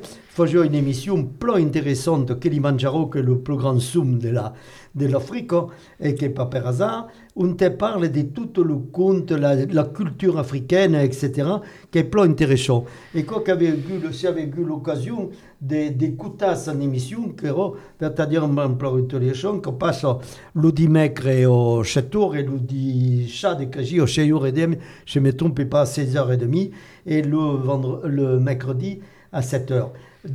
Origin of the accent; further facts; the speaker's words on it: Nouvelle-Aquitaine, France; le tonton, chez nous, en Périgord, le tonton, c'est l'oncle.